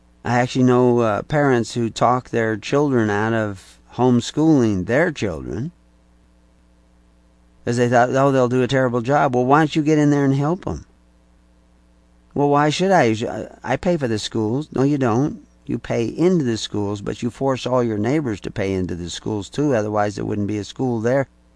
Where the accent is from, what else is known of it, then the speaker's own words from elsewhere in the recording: the South, United States; born there; I don't want to give my bad people always southern accents, but I was born in the South, so what can I do?